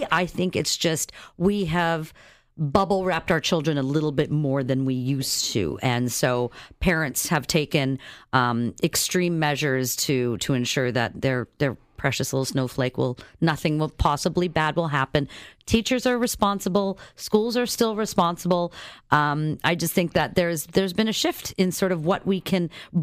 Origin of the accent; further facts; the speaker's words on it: Saskatchewan, Canada; Yeah, so I grew up in Saskatchewan.